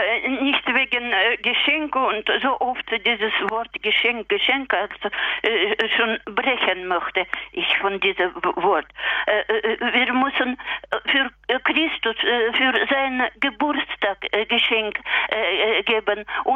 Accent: Russia; German is a second language; Ich bin Russin

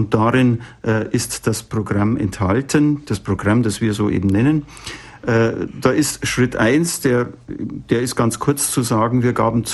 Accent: Munich, Bavaria, Germany; born there; ich bin 1945 in München im Chaos geboren, und zwar in dem äußeren Chaos, zerstörte Welt, traumatisierte Menschen, und in dem inneren Chaos, kranke Familie mit schrecklichen Verletzungen der Würde.

